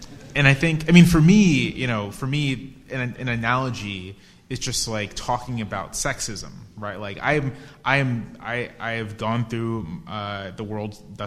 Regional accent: the South, United States; I tend to write about what I know, and I'm from the South, and sort of what I know is the South.

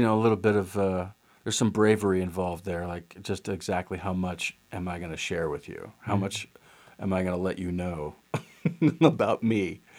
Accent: Austin, Texas, United States; I grew up in Austin. I still have friends that live in Austin

